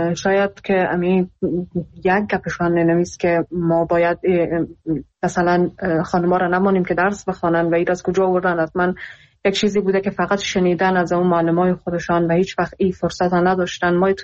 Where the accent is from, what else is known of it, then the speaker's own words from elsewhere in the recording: Iran; خودم در ایران بزرگ شدم و اونجا درس خوندم